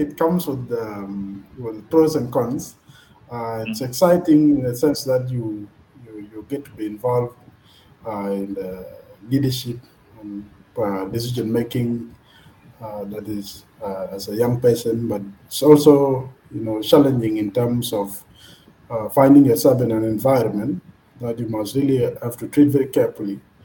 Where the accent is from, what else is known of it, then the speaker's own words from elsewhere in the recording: Mok, Lakes, South Sudan; I was born in Yerul, in a village called Mok of Yerul West County. And then I went to the cattle camp. And in 2002, I joined Kombodi Primary School of Opodi, a village in Yerul West County.